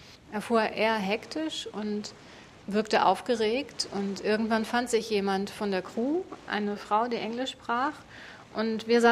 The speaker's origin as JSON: {"language": "German", "town": "Münster", "region": "North Rhine-Westphalia", "country": "Germany", "said": "ich komme aus Münster-Gremmendorf und ich bin Journalistin von Beruf."}